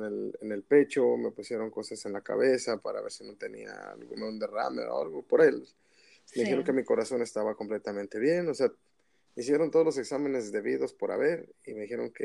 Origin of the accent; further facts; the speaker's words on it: Mexico City, Mexico; now in United States; soy de la Ciudad de México, pero me radico en el estado de California